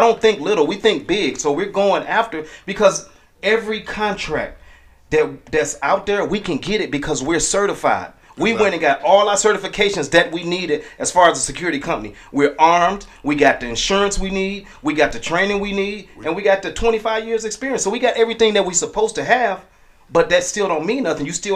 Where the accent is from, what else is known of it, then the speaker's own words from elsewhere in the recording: Chicago, Illinois, United States; You know, I'm from Chicago, and it's like, I'm not going to let you not have, but I'm going to show you how to go get because I want you to follow my lead.